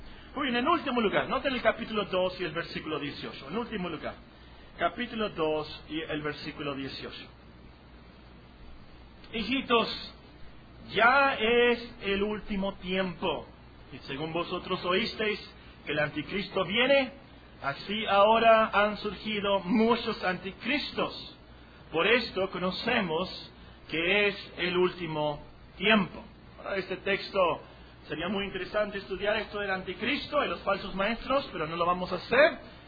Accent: Veracruz, Mexico; Es que yo soy de Veracruz, hermano. El odio jarocho

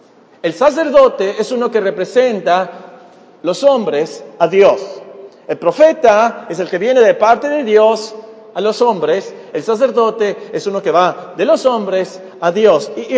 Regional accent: United States; Yo soy americano. Perdonen los canadienses, ¿verdad? Yo soy americano.

